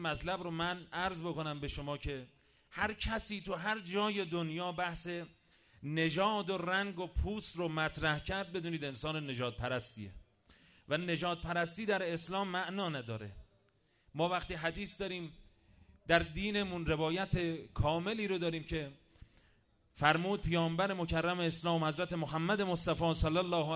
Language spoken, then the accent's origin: Persian; Iran; ما ایرانی هستیم، ما از نژاد آریایی هستیم، ما از نژاد کوروش هخامنشی هستیم،